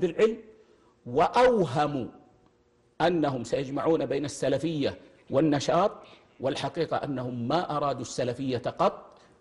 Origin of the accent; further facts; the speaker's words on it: Saudi Arabia; أن يدخلوا بلادنا المملكة العربية السعودية